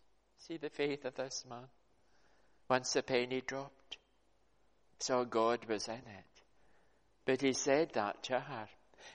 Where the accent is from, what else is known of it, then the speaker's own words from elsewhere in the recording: Scotland, United Kingdom; And I'm from Scotland.